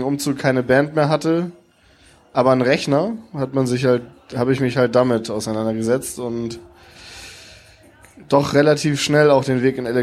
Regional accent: Kiel, Schleswig-Holstein, Germany; also meine Heimat ist auf jeden Fall Kiel.

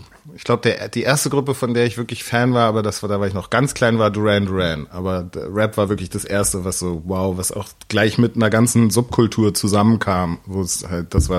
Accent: Hamburg, Germany; der Einzige, der wirklich in Eimsbüttel geboren ist. Oder in Eimsbüttel aufgewachsen ist, geboren bin ich in Altona. Der einzig Reale sozusagen. Aber Hamburger bin ich auf jeden Fall, ja.

